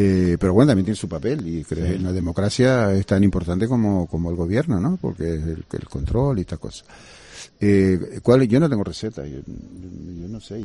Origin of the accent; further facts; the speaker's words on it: Canary Islands, Spain; ya sabes cómo somos los canarios